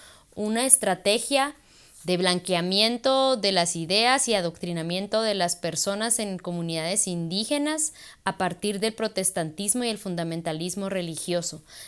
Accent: Totonicapán, Guatemala; El poblado particularmente de donde yo vengo, Totonicapán, el 98% de la población somos indígenas maya quiché.

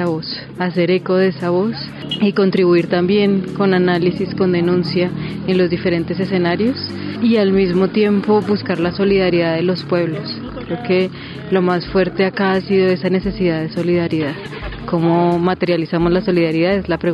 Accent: Colombia; Tenemos la impresión, como colombianos y colombianas, de que todo el mundo está enterado de la situación

